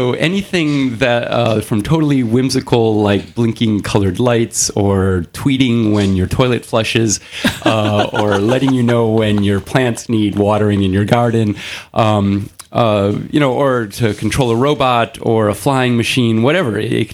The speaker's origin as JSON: {"language": "English", "town": "San Francisco", "region": "California", "country": "United States", "said": "I am not, but I like hanging out with them. I'm from San Francisco."}